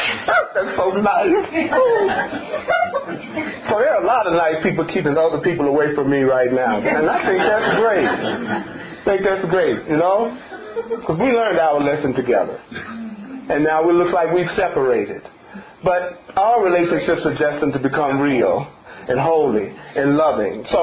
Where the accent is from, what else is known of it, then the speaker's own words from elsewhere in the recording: the South, United States; I came from the South and we had a whole lot of snow and stuff, you know what I'm saying?